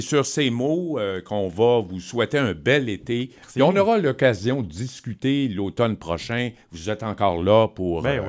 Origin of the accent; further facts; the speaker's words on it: Quebec, Canada; moi, je suis gaspésien d'origine.